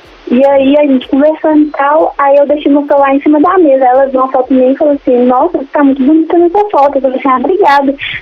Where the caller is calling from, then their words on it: Belo Horizonte, Minas Gerais, Brazil; Belo Horizonte, Minas Gerais.